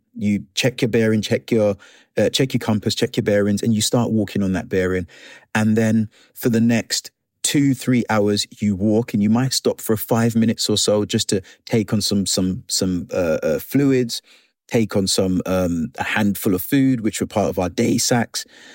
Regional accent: London, United Kingdom; also born or lived in Jamaica; I'm black. I'm from Jamaica. I grew up in London.

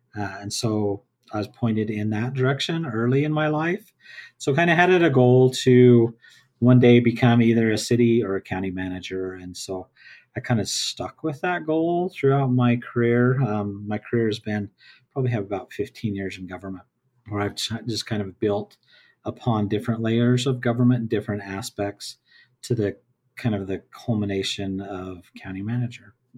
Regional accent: Kanab, Utah, United States; I've lived here in Utah all my life. So I was born and raised in Kanab, Utah

